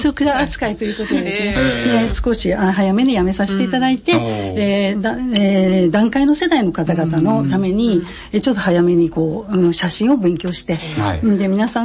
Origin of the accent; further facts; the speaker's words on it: Tokyo, Japan; どうぞよろしくお願いいたします。私は東京都出身なんですけども、日本全国旅するのが好き で、会社をやりながらですね、転勤もしまして、仙台とか名古屋とか、祖母に行ってました。